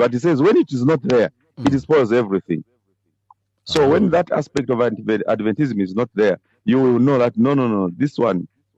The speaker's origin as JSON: {"language": "English", "country": "Zambia", "said": "I'm from Zambia myself, this is Malawi"}